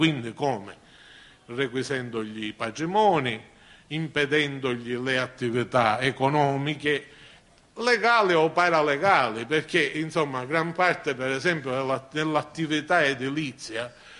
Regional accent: Carini, Sicily, Italy; io lo so per certo al mio paese, a Carini

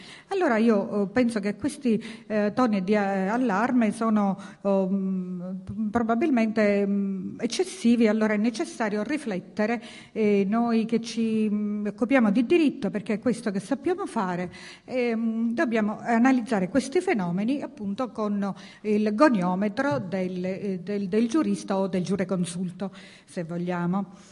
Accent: Trapani, Sicily, Italy; born there; Io sono nata a Trapani, è una città pure di frontiera, un avamposto come Mazzara, come Lampedusa, ed ero bambina, ci sono vissuta pochissimo

